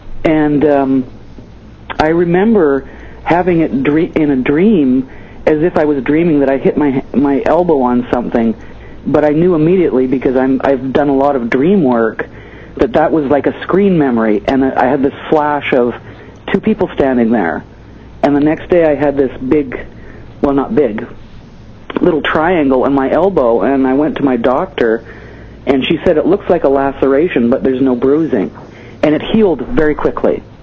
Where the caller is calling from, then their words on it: Vancouver, British Columbia, Canada; I'm calling from Vancouver.